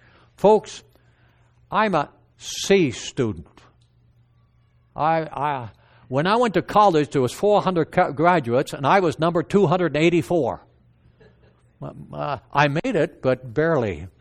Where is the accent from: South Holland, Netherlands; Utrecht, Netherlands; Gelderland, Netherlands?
Gelderland, Netherlands; Apeldoorn; English is a second language; now in North America; I was born in Holland. In Apeldoorn, Holland. Right in the middle of the country. And we lived there. When we came over to North America, we knew no English at all.